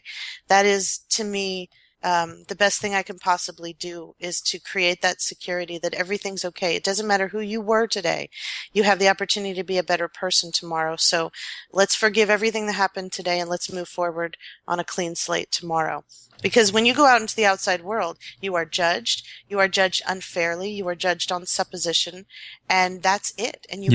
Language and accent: English; East Coast, United States; I'm from the East Coast.